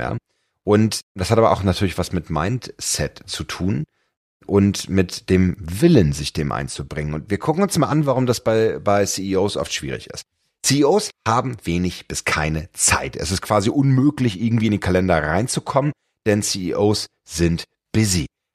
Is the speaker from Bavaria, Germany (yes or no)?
no; Hamburg, Germany; als Hamburger Jung